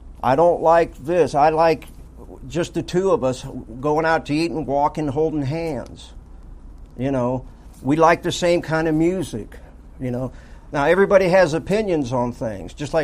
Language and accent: English; the South, United States; I was raised in the South, and we eat pork chops.